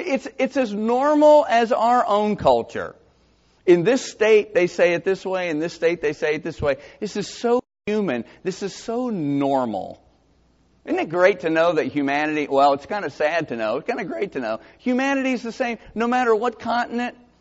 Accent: Georgia, United States; Well, I grew up in Georgia.

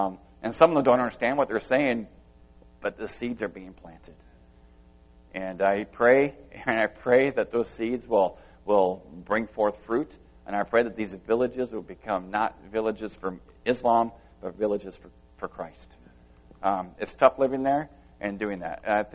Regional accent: United States; because I'm an American, and they say, you are not allowed outside the city.

